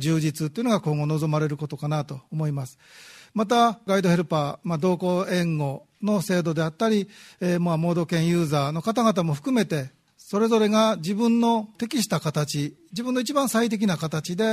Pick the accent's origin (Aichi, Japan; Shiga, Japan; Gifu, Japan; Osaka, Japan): Shiga, Japan; 滋賀県から来ました